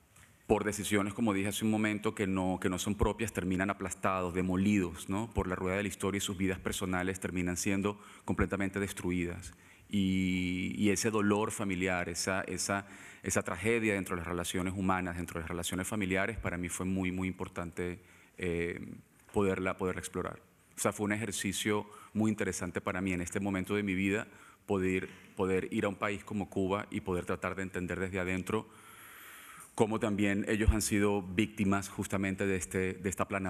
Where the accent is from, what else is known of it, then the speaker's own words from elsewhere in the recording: Venezuela; Yo soy venezolano, y para mí fue muy duro estar allí